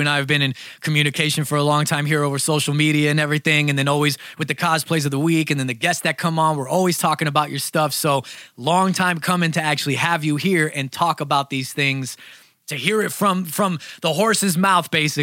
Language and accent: English; Brooklyn, New York, United States; As you guys may or may not know, I am from Brooklyn. My family is from Brooklyn.